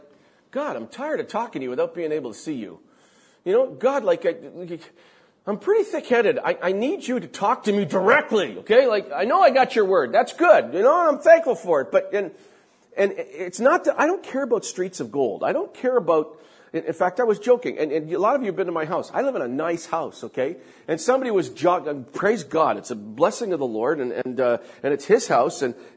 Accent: Canada; I'm a follower of Christ first. I'm a citizen of heaven first. Then I'm a Canadian.

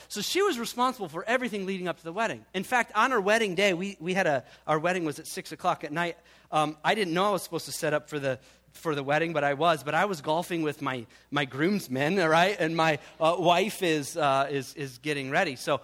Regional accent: Midwest, United States; All right, we're from the Midwest, and we went to school in L.A. County.

